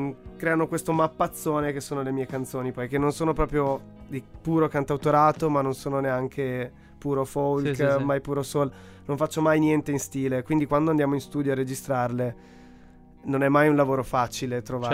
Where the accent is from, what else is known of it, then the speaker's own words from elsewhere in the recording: Belluno, Veneto, Italy; now in Turin, Italy; Sono bellunese, nato e cresciuto a Belluno. La mia famiglia è anche di Napoli. Quindi sono un bellunese un po' atipico. Sono cresciuto a Pane … Però tra le Dolomiti.